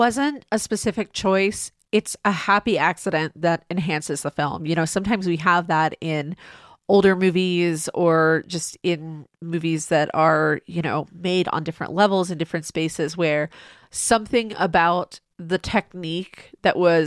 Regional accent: United States; So relatable to my experience as an American woman in 2024.

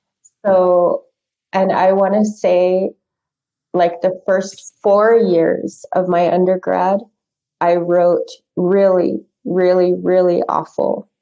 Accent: Phoenix, Arizona, United States; also born or lived in Four Corners; We moved a lot. I grew up mostly in the Southwest, in the Phoenix Valley and in the Four Corners area. So that's where I grew up.

